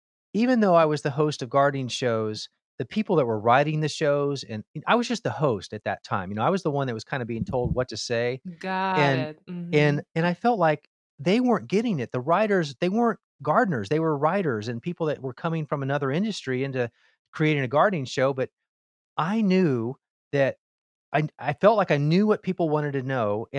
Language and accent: English; Miami, Florida, United States; I was the youngest of four boys. I grew up in Miami, Florida.